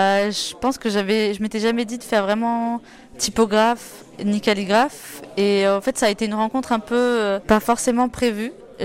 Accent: Portugal; French is a second language; moved away as an adult; now in France; En fait, moi, je suis portugaise. En fait, j'ai fini mes études au Portugal.

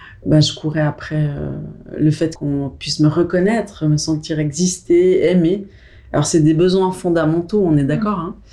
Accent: Switzerland; c'est comme si j'osais pas rentrer chez moi en Suisse tant que j'avais pas un gros trophée

